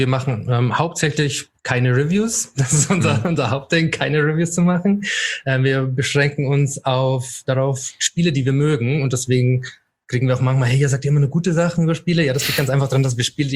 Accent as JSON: {"language": "German", "region": "Bavaria", "country": "Germany", "lives_now": "Switzerland", "said": "ich bin kein Schweizer, obwohl ich in der Schweiz wohne. Ich komme ursprünglich aus Bayern und der Umzug in die Schweiz war ein bisschen schwierig, was Bier angeht."}